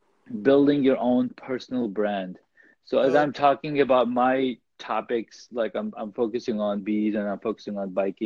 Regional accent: Karachi, Sindh, Pakistan; born there; moved away; also born or lived in Saudi Arabia; Karachi, yaar. I was born in Karachi.

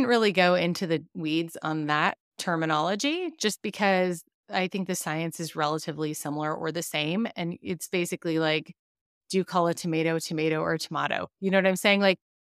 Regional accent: Montana, United States; Maybe it's just because growing up in Montana, we don't have hurricanes.

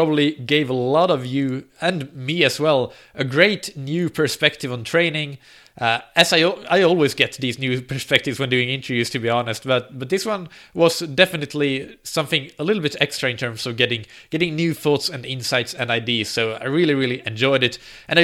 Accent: Finland; English is a second language; I know that in my home country, Finland, that actually it's very uncommon

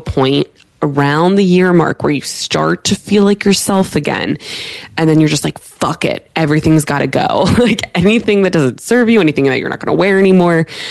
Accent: Pittsburgh, Pennsylvania, United States; I went to Penn State. I'm from Pittsburgh.

